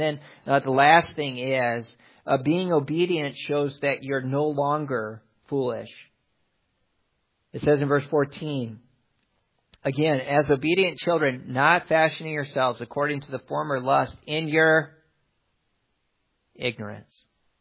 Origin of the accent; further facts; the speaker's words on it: Milwaukee, Wisconsin, United States; At the Milwaukee Zoo where I grew up in Wisconsin, and as a child, we lived pretty close to the Milwaukee Zoo.